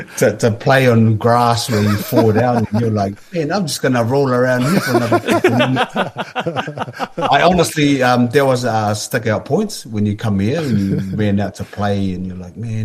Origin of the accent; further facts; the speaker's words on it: Tonga; Oh man, yeah, I born and grew up in Tonga. Maybe me and Will are related a bit. I'm from Whamotu also.